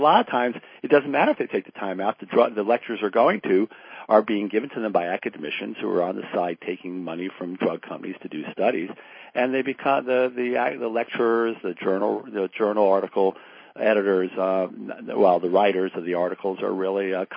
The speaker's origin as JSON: {"language": "English", "region": "Connecticut", "country": "United States", "said": "I come from Pfizer country, and our town is close to Groton, Connecticut"}